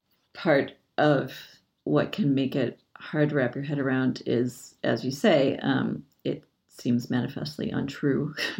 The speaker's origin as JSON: {"language": "English", "region": "Michigan", "country": "United States", "tie": "born or raised there", "said": "as in the town where I grew up in Michigan, we drove by and they've got a big Hanukkah"}